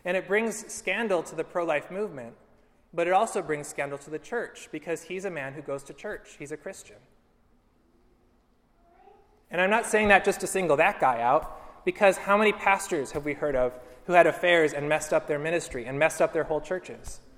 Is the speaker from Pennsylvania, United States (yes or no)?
yes; Pennsylvania, United States; there's a Pennsylvania U.S. House of Representatives guy who's actually from very near my hometown in Pennsylvania.